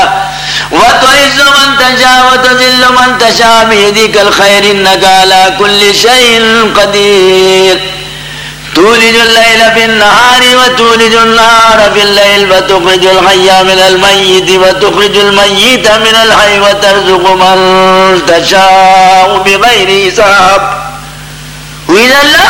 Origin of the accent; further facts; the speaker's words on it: Hijaz, Saudi Arabia; I am an old Muslim. I am from the Prophet's family. I am a dweller of Hijaz al-Muqaddas.